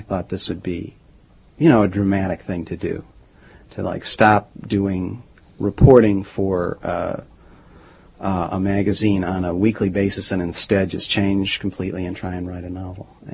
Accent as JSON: {"language": "English", "town": "Hudson", "region": "Ohio", "country": "United States", "tie": "born or raised there", "said": "I grew up in Hudson, Ohio, and I went to school there"}